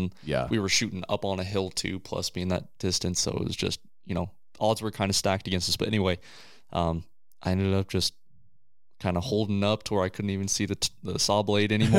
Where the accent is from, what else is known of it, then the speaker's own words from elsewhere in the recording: Le Grand, California, United States; I've been up there a couple times just growing up in Le Grand.